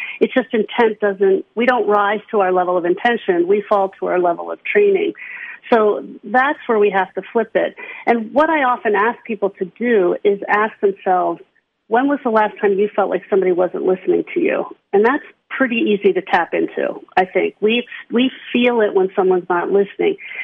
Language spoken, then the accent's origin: English; East Coast, United States; I grew up on the East Coast, not far from you, Chris.